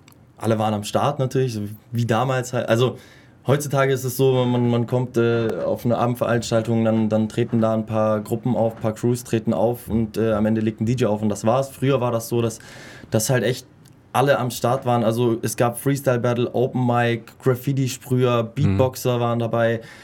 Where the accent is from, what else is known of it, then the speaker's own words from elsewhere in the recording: Ulm, Baden-Württemberg, Germany; Ich bin gebürtiger Ulmer, aufgewachsen in Wiblingen